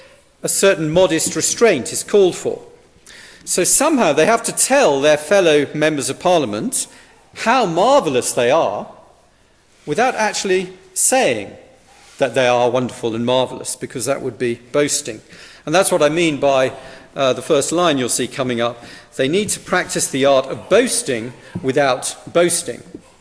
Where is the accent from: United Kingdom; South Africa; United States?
United Kingdom; in my home country, the United Kingdom, we are electing a new Prime Minister.